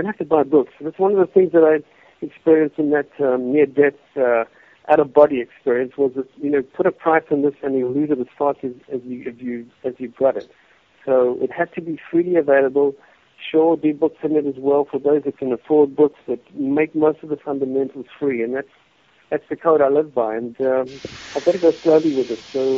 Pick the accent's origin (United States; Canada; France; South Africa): South Africa; Michael, being another South African, found his area where these ruins were